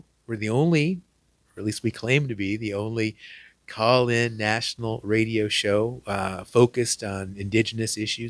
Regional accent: Laguna Pueblo, New Mexico, United States; also born or lived in Albuquerque, United States; I'm originally from Laguna Pueblo, and that's one of the Pueblo tribes based about an hour west of Albuquerque, New Mexico, right along Interstate 40. But I've lived most of my life in Albuquerque.

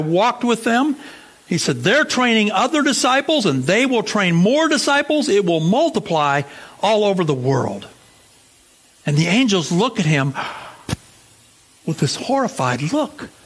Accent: United States; I'm from America, and the Christians are praying for you here

